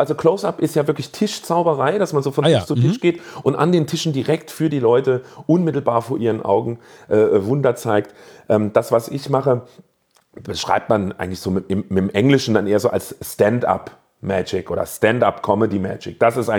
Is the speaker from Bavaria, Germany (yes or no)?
no; Saarland, Germany; bei uns im Saarland sagt man so ein Furz im Kopf.